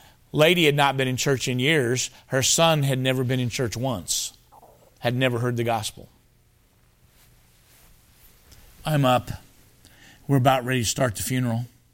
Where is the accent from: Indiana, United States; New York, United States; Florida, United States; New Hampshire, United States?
Indiana, United States; Indianapolis; He's from Indianapolis, like I'm from Indianapolis.